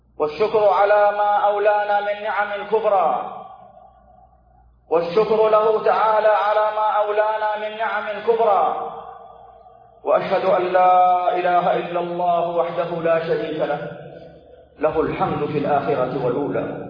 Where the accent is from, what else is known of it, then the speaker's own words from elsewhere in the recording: Saudi Arabia; ونحمد الله تعالى أيها الإخوة أننا في بلادنا المملكة العربية السعودية